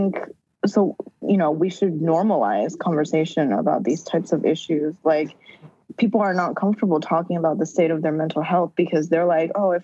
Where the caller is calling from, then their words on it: Moldova; I'm calling you from Moldova right now.